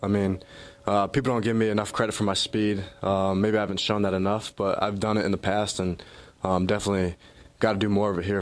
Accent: Connecticut, United States; now in Madison, United States; I'm from Connecticut, so it's kind of the same weather-wise

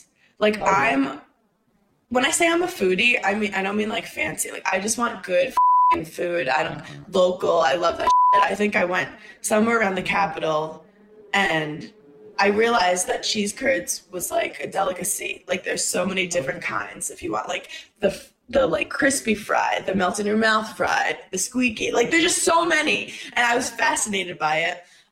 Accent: Brooklyn, New York, United States; oh, like, I'm from Brooklyn, New York. I've never even seen a gun.

